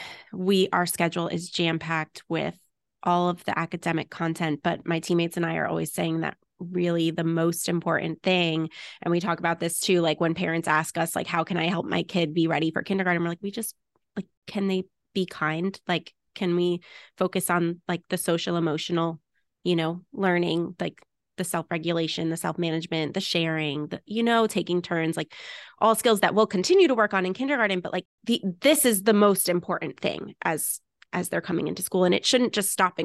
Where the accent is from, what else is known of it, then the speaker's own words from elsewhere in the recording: Mount Sinai, New York, United States; Okay. So I grew up in Mount Sinai.